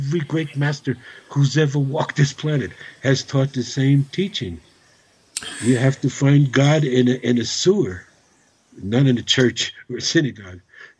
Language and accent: English; Brooklyn, New York, United States; born there; I'm only a second-generation American. My father was born in Brooklyn. I was born in Brooklyn, as my brother was.